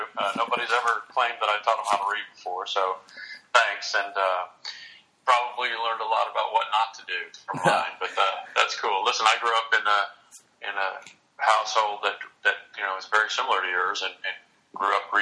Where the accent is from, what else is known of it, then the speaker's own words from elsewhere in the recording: Little Rock, Arkansas, United States; I have fond memories of working in Little Rock. That's my hometown, and working there back in the 90s